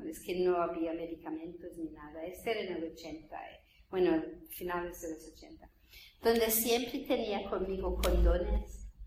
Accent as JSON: {"language": "Spanish", "region": "Scotland", "country": "United Kingdom", "second_language": "Spanish", "said": "Nací en Escocia, soy escocesa, Gran Bretaña, que no es Inglaterra, es otro país, al norte de Inglaterra."}